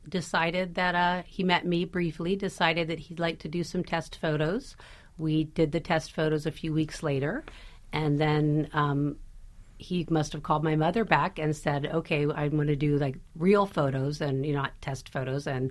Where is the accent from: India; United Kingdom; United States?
United States; York, Pennsylvania; born there; I was born in York, Pennsylvania, and a little bit proud of it, I guess.